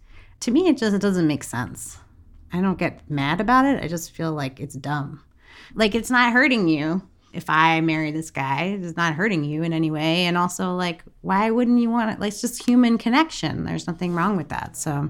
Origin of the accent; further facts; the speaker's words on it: India; growing up and being Indian and being a Hindu, there's a caste system and there's a lot of taboo around cross-caste marriage as well.